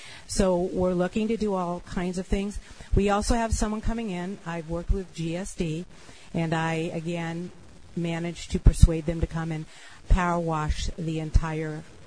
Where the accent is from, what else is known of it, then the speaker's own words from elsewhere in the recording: California, United States; I grew up here in the Valley, and I remember Van Nuys Boulevard